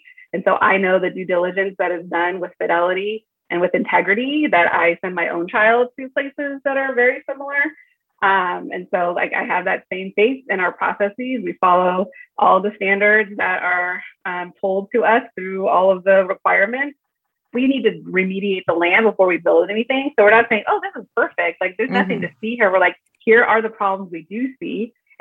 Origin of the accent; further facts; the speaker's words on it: United States; You know, I am Native American. Both of my parents belong to two different tribes across Southern California, New Mexico.